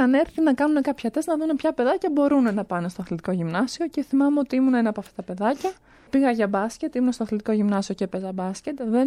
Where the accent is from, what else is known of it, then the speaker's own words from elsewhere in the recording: Menidi, Attica, Greece; μεγάλωσα στο Μενίδη. Σε μια, δεν θα έλεγα κακή περιοχή πολύ, αλλά μια περιοχή η οποία δεν θυμίζεται για τις καλές επιλογές που μπορείς να κάνεις.